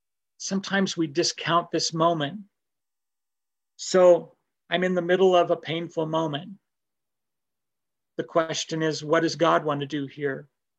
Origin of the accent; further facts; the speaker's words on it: Denver, Colorado, United States; I grew up in the Denver area in Colorado.